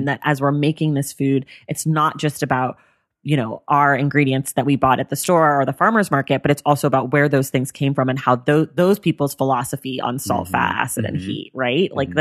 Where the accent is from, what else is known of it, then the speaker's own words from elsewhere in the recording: California, United States; And we're from the Bay Area, so that restaurant has always like kind of loomed over, you know, our heads.